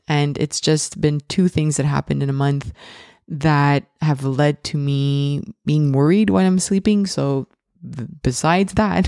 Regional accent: Montreal, Quebec, Canada; I am from Montreal, Canada

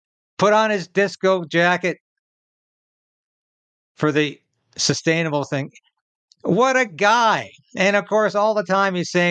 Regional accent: British Columbia, Canada; where I grew up in Vancouver Island

